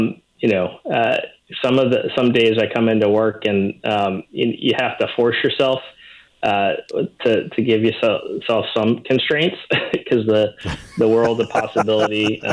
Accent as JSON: {"language": "English", "region": "Louisiana", "country": "United States", "tie": "born or raised there", "said": "I'm born and raised in South Louisiana, so I'm partial there."}